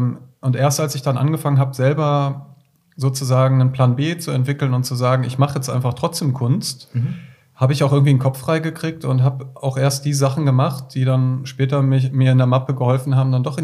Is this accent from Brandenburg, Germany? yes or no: no; Düsseldorf, North Rhine-Westphalia, Germany; now in Berlin, Germany; ich komme aus Düsseldorf